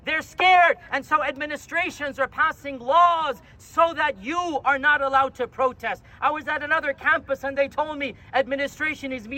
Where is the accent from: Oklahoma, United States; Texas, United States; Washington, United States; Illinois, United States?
Texas, United States; Across the country, I'm from Texas, I flew in from Dallas, at the University of Texas, the governor sent in the troops against students.